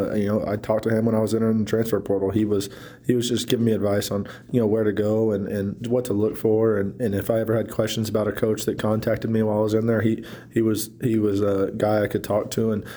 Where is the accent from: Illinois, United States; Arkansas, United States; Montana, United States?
Arkansas, United States; loved that place and loved being in my home state, Arkansas.